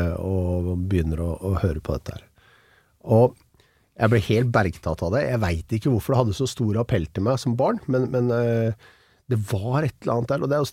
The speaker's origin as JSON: {"language": "Norwegian", "region": "Oslo", "country": "Norway", "tie": "born or raised there", "said": "Jeg på Romsås, der jeg vokste opp. Vi gikk på Tiuleiken skole, både jeg og broren min på barneskolen her oppe."}